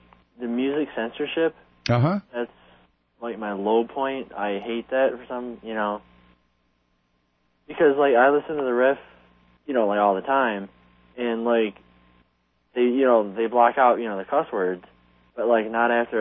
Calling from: Lincoln Park, Michigan, United States; I'm calling from Lincoln Park.

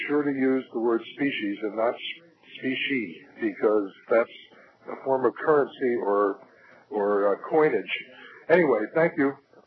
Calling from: Pacifica, California, United States; I'm calling from Pacifica, California.

